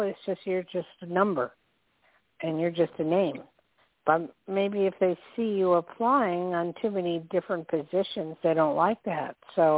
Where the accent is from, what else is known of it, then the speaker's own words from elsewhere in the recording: New Jersey, United States; I was born and raised in Jersey.